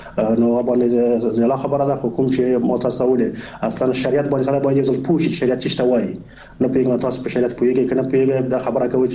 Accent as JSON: {"language": "Pashto", "country": "Afghanistan", "said": "الحمدلله موږ تاسو افغانان یو، مسلمانان یو، خپلې ټولنې پیژنو"}